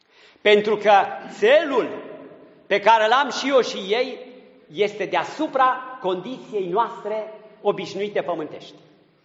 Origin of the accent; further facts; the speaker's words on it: Romania; Întâi sunt creștin și pe urmă sunt român.